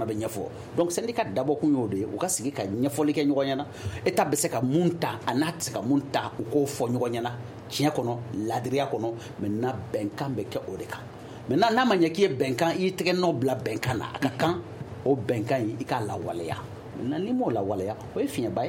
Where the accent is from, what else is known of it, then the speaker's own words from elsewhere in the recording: Mali; en tant que malien